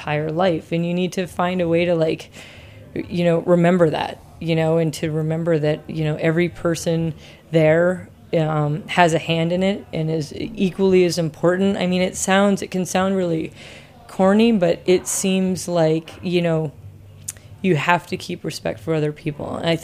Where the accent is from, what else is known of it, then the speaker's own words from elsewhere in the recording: New England, United States; I grew up in New England with, you know, hot dogs and lobster steamed, that's it, with butter, you know, and those were the best meals of my life.